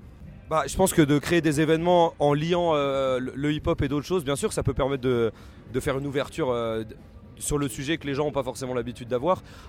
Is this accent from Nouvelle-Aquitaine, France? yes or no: no; Nancy, Grand Est, France; Je viens de Nancy, bien sûr.